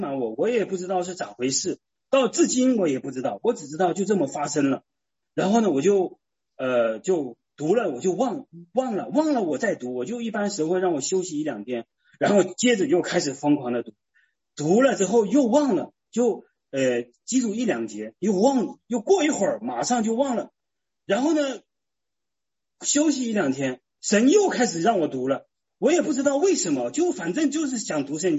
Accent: China; 都是我们中国人长大的，都是佛教的文化背景

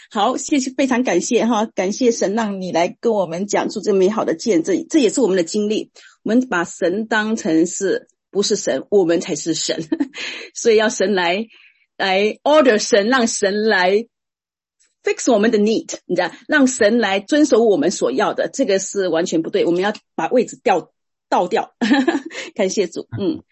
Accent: Singapore; 我从新加坡来

